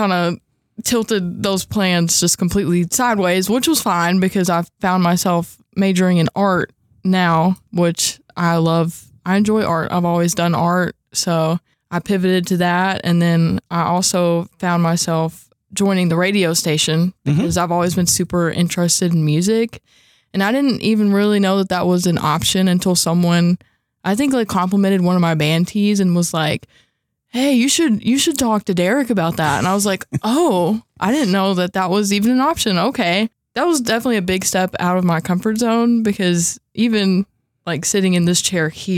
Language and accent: English; Owensboro, Kentucky, United States; Well, I was born here in Owensboro. Mm-hmm. So I've lived here my whole life. Went to school here, obviously.